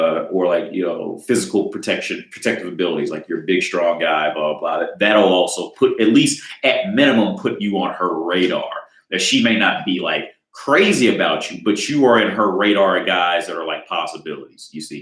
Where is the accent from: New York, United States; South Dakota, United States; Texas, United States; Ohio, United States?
Ohio, United States; now in Prague, Czech Republic; Okay, because I'm in Prague now. I'm originally from Ohio.